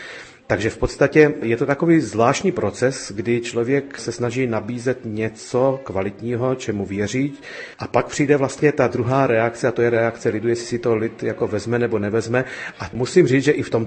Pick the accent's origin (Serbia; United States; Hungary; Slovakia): Hungary; Pereg, Pest; Moje rodina přišla sem ze středních Čech kolem roku 1864, takže já jsem vlastně pátá generace Čechů, kteří se tady vlastně narodili.